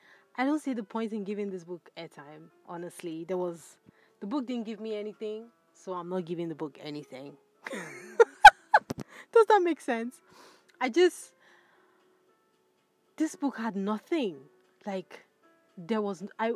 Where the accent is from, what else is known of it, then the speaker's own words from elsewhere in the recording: Nigeria; Maybe it's because I'm a Nigerian living in Nigeria.